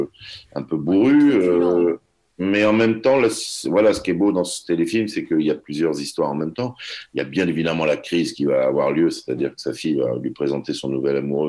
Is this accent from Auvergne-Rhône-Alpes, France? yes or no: no; Nouvelle-Aquitaine, France; also born or lived in Alsace; j'ai vécu toute mon enfance au Pays Basque.